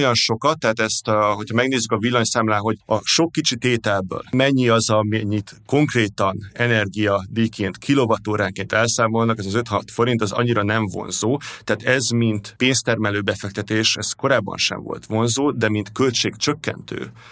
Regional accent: Keszthely, Zala, Hungary; born there; mint az én szülővárosom Keszthely

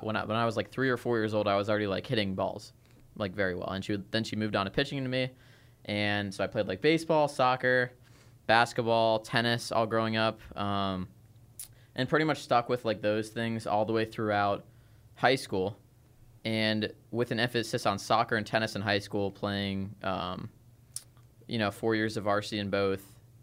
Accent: Cincinnati, Ohio, United States; I'm from Cincinnati, Ohio.

